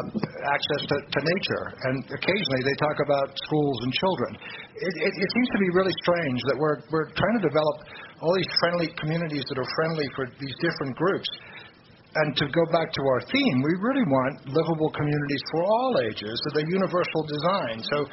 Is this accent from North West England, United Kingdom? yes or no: no; London, United Kingdom; London is my hometown. You should never tell from my accent.